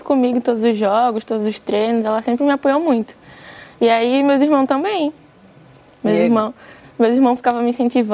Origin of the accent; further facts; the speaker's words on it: Paulista, Pernambuco, Brazil; Não, sou de Recife. Paulista, na verdade.